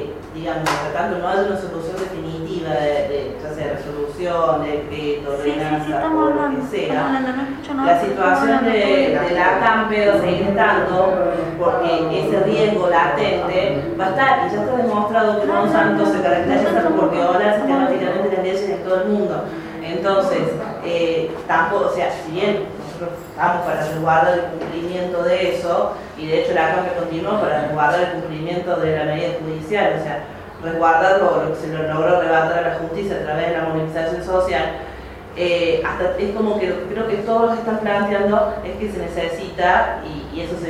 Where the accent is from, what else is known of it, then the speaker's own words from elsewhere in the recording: Río Cuarto, Córdoba, Argentina; Yo soy de Río Cuarto y estoy muy presente en ese proceso